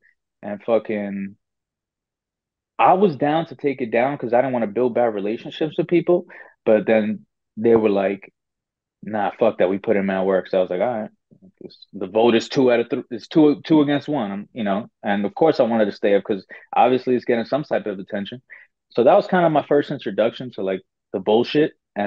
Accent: United States; That wasn't my growing up. I grew up in the States. You know what I'm saying? That wasn't my come up.

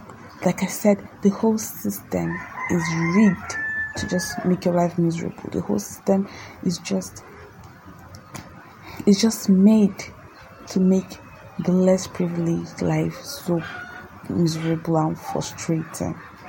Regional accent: Nigeria; but I just wanna let you guys know, as a Nigerian, if you have the opportunity to jackpot, if you have the opportunity to leave, my dear, leave.

